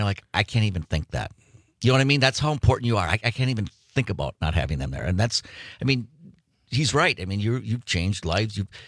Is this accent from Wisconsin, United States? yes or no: yes; Two Rivers, Wisconsin, United States; And I just, that was one of the highlights of being a kid. I grew up in Two Rivers.